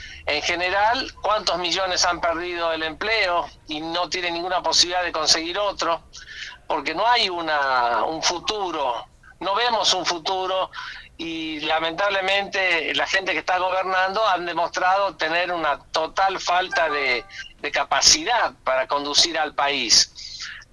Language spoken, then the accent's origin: Spanish; Argentina; como un argentino más.